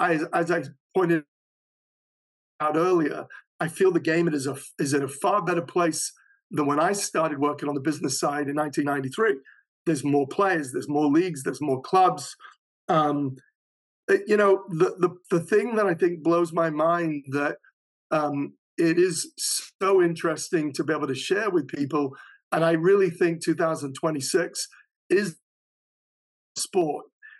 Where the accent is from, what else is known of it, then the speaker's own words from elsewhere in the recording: England, United Kingdom; you know, I'm from England originally.